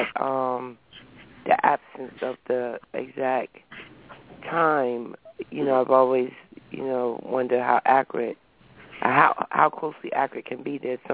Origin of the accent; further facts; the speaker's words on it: England, United Kingdom; born there; because I was born in England.